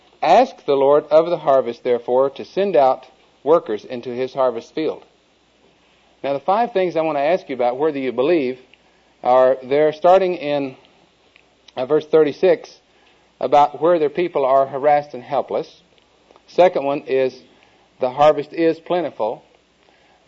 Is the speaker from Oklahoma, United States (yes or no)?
yes; Oklahoma, United States; accent: Oklahoma; And if my Oklahoma accent bothers you or my Singapore accent bothers you, please raise your hand